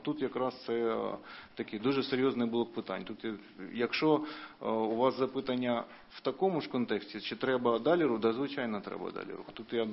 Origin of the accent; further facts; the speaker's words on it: Crimea, Ukraine; Я сам з Криму